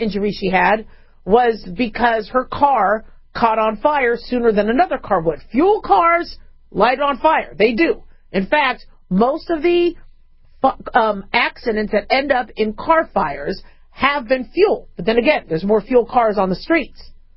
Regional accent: California, United States; born there; I don't know if you guys remember those commercials in California. I did. I was born in California.

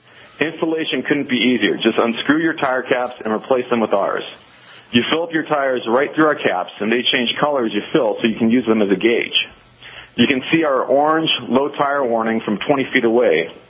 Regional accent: Montana, United States; born there; also born or lived in Washington / Oregon / California; I was born in Montana, went to school in Washington and Oregon, and worked in the Northwest in California for a while. I'm happy to be back in Montana.

